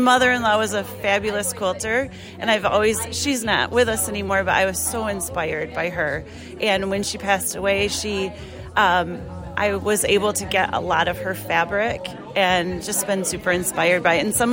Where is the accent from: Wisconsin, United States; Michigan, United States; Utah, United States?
Michigan, United States; Hudsonville; I didn't grow up in Holland, but I grew up in Hudsonville, right around here.